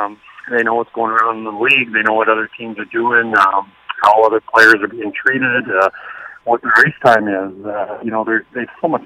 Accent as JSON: {"language": "English", "region": "Western Canada", "country": "Canada", "lives_now": "United States", "said": "I am from Western Canada. We usually, family goes back there every summer to travel and visit."}